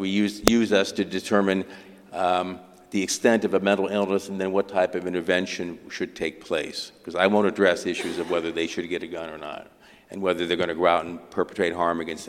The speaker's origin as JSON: {"language": "English", "town": "Lima", "region": "Ohio", "country": "United States", "tie": "born or raised there", "said": "In my hometown of Lima, Ohio, it was Lima State Hospital"}